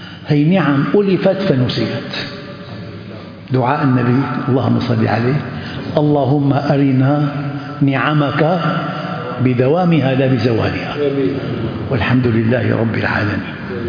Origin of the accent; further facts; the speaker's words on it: Damascus, Syria; now in Jordan; أنا أذكركم بهذا، أنا من الشام